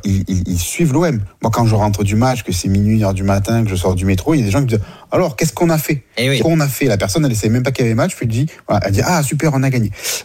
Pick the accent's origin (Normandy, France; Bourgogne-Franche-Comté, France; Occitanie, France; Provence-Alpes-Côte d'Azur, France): Provence-Alpes-Côte d'Azur, France; Marseille; moi je suis marseillais, je suis abonné, il n'y a pas de problème.